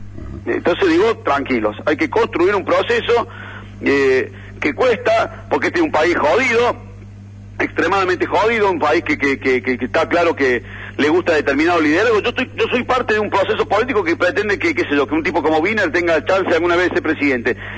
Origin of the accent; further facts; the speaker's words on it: Argentina; somos así los argentinos.